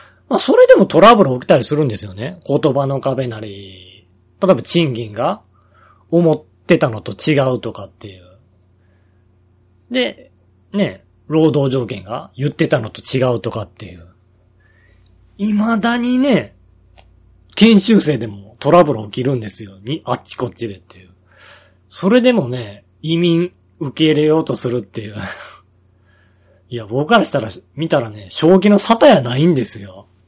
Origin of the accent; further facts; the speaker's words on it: Nara, Japan; まあ、僕らは奈良ですからね。まだね、隣大阪やからね、なんとかなってるっていう